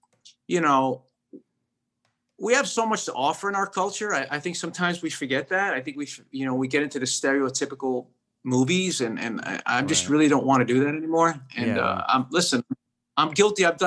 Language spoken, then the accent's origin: English; New York, United States; growing up in Queens and the Bronx, Al Pacino was somebody that I really looked